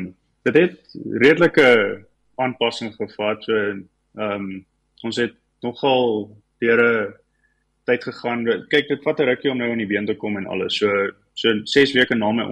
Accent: Pongola, KwaZulu-Natal, South Africa; also born or lived in Groblersdal; ek is gebore in Groblersdal. Ek het meeste van my lewe groot geword op 'n wildplaas, so eers by Tembe Olifantpark, daar pad Kosibaai toe. En toe trek ons nou, toe het ek toe groot geword daar op Pongola Game Reserve. So 30-40 km uit Pongolaai.

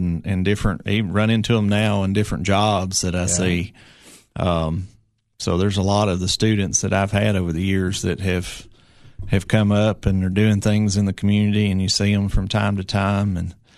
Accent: Coalmont, Tennessee, United States; born there; also born or lived in Spring City, Rhea County; I was born in Grundy County in Colmont, so a small community.

